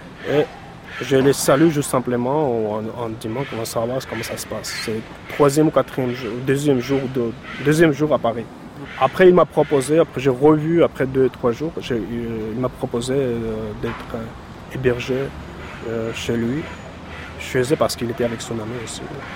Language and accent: French; Georgia; now in France; De la Géorgie.